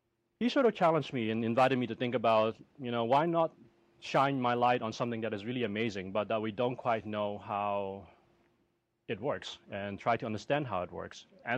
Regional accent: Netherlands; Being an immigrant myself, or a child of an immigrant at least, this was sort of very sobering, especially when I was raised in Holland

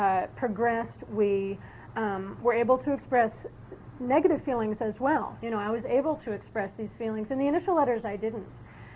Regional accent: New York, United States; I'm from New York.

